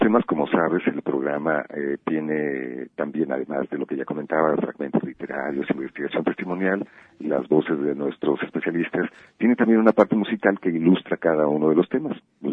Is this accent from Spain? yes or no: no; Arandas, Jalisco, Mexico; Yo soy originario de una región, soy de los Altos de Jalisco, en Arandas, y valoro muchísimo la cultura regional.